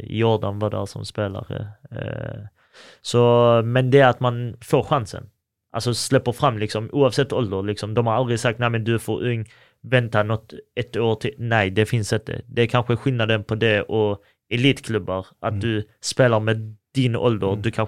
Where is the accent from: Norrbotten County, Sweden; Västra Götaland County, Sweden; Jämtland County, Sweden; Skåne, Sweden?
Skåne, Sweden; alltså de flesta har ju kommit också från där jag kommer ifrån, området Närlunda.